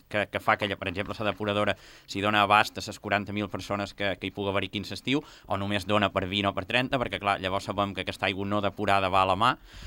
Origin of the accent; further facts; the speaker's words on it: Formentera, Balearic Islands, Spain; com a formenterer em preocupa molt l'aigua Formentera.